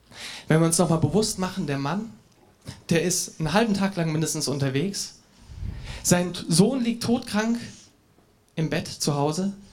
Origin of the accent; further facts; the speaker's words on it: Germany; Ich kenne das von mir als Deutscher, der auch noch von seinem Charakter her eher ein bisschen sachlicher unterwegs ist.